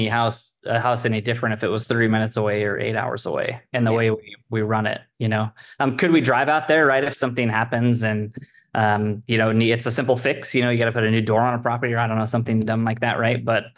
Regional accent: Oregon, United States; I'm from the Oregon coast. So we go there to visit family on somewhat of a regular basis.

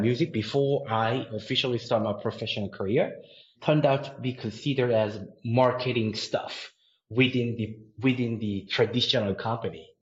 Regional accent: Seoul, South Korea; As I mentioned before, I was born and raised in Seoul.

